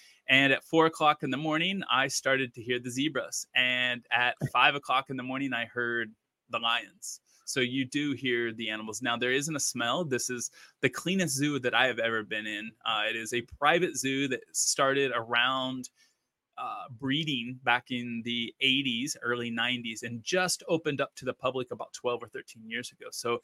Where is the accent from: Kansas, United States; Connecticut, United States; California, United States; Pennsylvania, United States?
Kansas, United States; Wichita; Well, first of all, it's offensive because I'm from Kansas and I love Kansas.